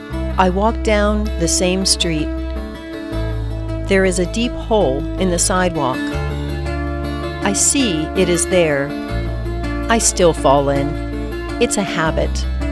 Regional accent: Cumberland, Maryland, United States; Thanks to my friends Ernest Casella and Tomeo Sasaki from my hometown of Cumberland, Maryland, for that recommendation.

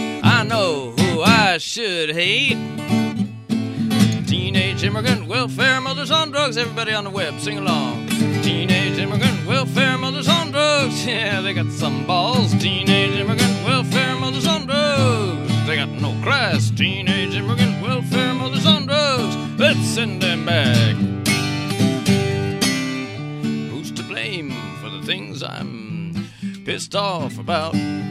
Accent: United States; Of course, as an American, lots and lots of, you know, billions of dollars a year.

